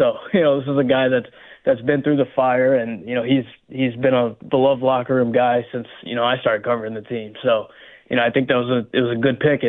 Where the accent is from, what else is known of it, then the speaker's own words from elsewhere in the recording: Geneva, New York, United States; No, I did not. I grew up in Geneva, New York.